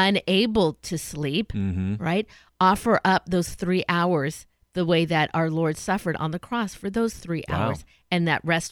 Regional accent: San Diego, California, United States; I'm from San Diego. Of course I can believe that all your teams lose.

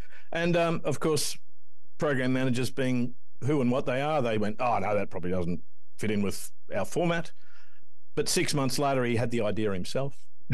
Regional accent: Sydney, New South Wales, Australia; moved away; also born or lived in Georgia, United States; I grew up in Sydney, but my father was an army officer. He served in Vietnam for a couple of tours, and then we moved to the US and lived in Georgia.

